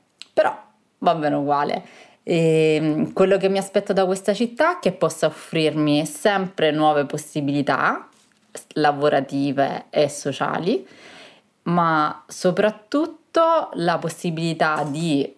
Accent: Catania, Sicily, Italy; now in Rome, Italy; sono originaria di Catania e mi sono trasferita a Roma. Quindi vivo qui da diversi anni, sono 9 anni, e la differenza con la Sicilia è notevole.

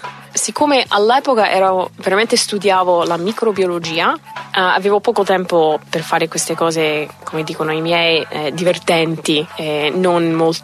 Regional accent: Texas, United States; born there; Italian is a second language; also born or lived in Rome; ho 30 anni e nonostante il mio cognome non sono italiana, sono americana, nata in Texas, però ho vissuto 3 anni a Roma e mi sento dentro di me una parte italiana.

